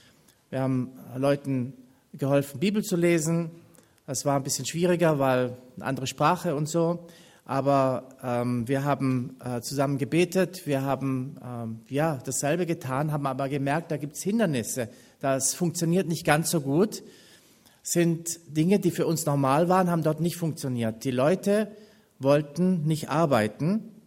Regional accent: Baden-Württemberg, Germany; Und ich bin auf dem Bauernhof aufgewachsen im Schwarzwald, wie Ute ja schon gesagt hat. Und für uns war Arbeiten immer ein Ausdruck von unserem Glauben.

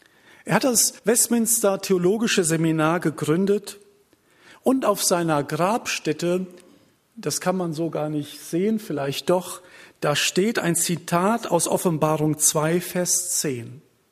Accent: Lage, North Rhine-Westphalia, Germany; herzliche Grüße mit aus dem Lipperland. Wir kommen aus Lage, das kennt bestimmt der ein oder andere

